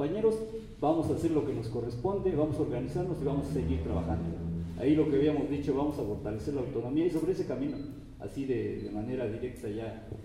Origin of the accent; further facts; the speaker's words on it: State of Mexico, Mexico; Ahí nosotros en el Estado de México, del lugar de donde yo vengo, pertenecemos a un municipio, el municipio de Coyoacán.